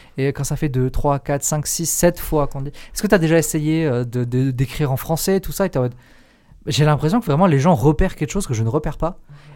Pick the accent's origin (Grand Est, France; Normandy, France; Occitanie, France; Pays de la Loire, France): Occitanie, France; Perpignan; Alors moi, je ne suis pas de Grenoble à la base. Moi, je viens du sud de Perpignan. Donc vraiment Pyrénées-Orientales.